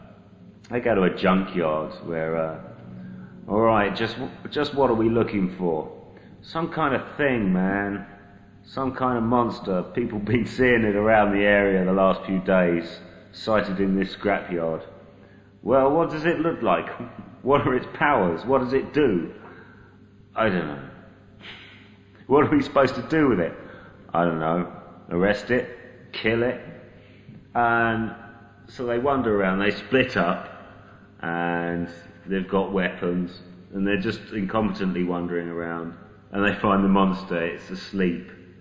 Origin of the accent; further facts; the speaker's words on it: England, United Kingdom; I'm just never going to get as an English as an Englishman.